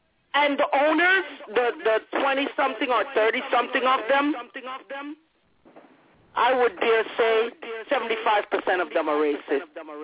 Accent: Jamaica; I'm Jamaican, and in the Jamaican culture, you are weaned on the premise that nothing black is too good.

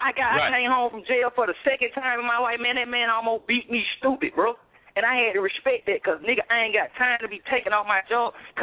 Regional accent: College Park, Georgia, United States; I'm from Collie Park. It's all in the hood.

